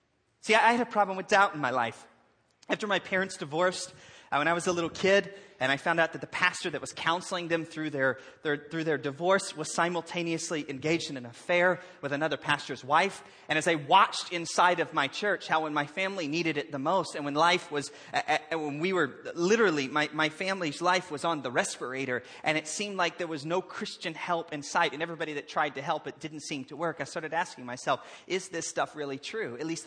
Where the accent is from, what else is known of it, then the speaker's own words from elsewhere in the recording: South Carolina, United States; I'm from the South in the United States, South Carolina, and where we even fry our turkeys over Thanksgiving.